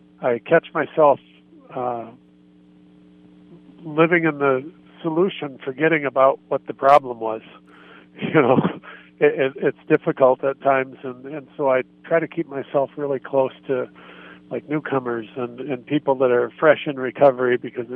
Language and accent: English; Bismarck, North Dakota, United States; I am from Bismarck, born and raised here, and yeah.